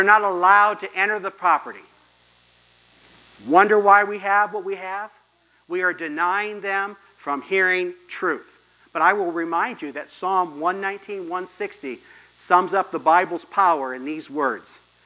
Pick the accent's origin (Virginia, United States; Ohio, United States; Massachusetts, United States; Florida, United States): Ohio, United States; Gibsonburg; I remember growing up in Gibsonburg, when the Gideons came, they came into the sixth grade classroom in the elementary with their box